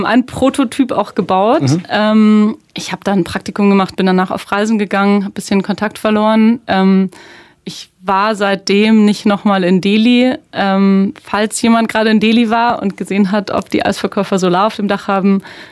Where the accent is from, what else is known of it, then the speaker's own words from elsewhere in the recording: Bavaria, Germany; also born or lived in Heidelberg; Ich bin in Bayern aufgewachsen, da haben die Menschen sehr starke, große Ellbogen.